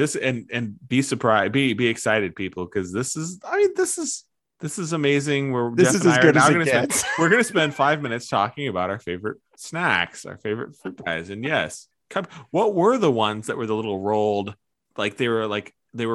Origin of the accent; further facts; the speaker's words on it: Omaha, Nebraska, United States; I mean, and you and me, you know, I'm from Omaha originally.